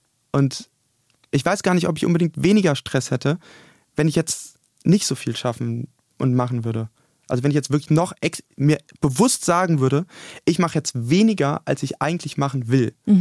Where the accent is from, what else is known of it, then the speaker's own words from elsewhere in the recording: Berlin, Germany; Berlin ist meine Heimat und bin auch emotional sehr verbunden mit Berlin